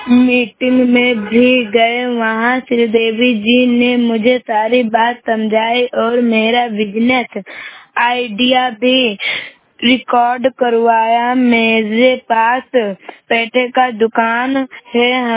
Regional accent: Balrampur, Uttar Pradesh, India; और हम हरैया सदगर्व बलरामपुर से हैं।

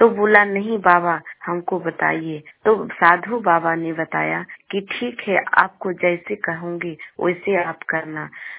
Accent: Bihar, India; मैं गोवा से शेखपुरा से बोल रही हूँ, पटना जिला के रहने वाली हूँ।

